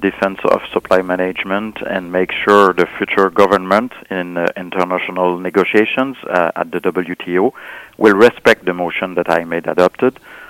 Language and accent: English; Victoriaville, Quebec, Canada; I'm from Victoriaville, and now most people recognize me all over my riding.